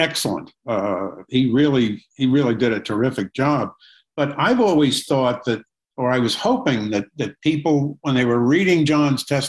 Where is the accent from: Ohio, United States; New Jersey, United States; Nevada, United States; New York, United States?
New York, United States; Valley Stream; I was from Long Island, Valley Stream. I'd been on a horse maybe once or twice in my life.